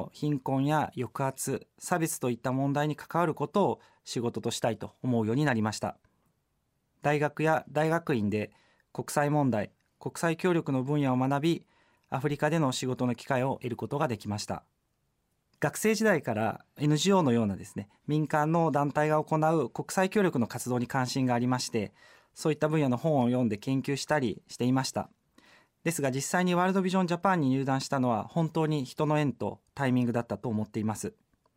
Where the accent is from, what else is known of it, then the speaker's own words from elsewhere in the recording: Hiroshima, Japan; moved away as an adult; also born or lived in Kobe; now in Osaka, Japan; 現在大阪に住んでいますが、出身は広島です。広島で生まれ、大学卒業まで広島で過ごしました。